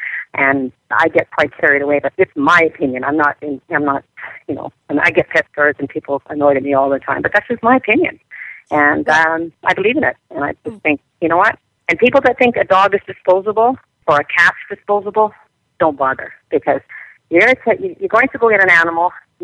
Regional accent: Canada; I am a Canadian, and I sit on the board of the Edmonton Humane Society

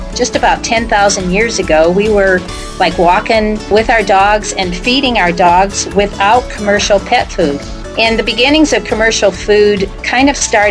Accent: Tubac, Arizona, United States; I'm hosting today in my hometown of Tubac in the southern desert of Arizona

